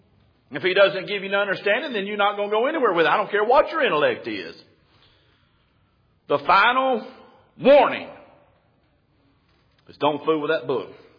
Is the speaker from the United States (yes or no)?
yes; Alabama, United States; Yeah, see, I'm from Alabama. We don't count good.